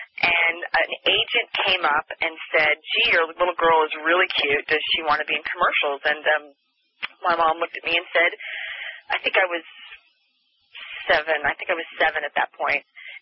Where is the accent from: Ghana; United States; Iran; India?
United States; Anaheim, California; born there; So what happened is I was born in Anaheim, and women weren't really in private rooms